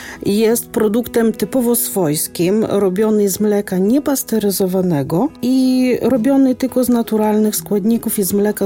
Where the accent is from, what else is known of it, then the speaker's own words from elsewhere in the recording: Lithuania; now in Poland; I właśnie korzystając z przepisów z Litwy, skąd pochodzę, właśnie tam jest popularny ser bardzo pieczony.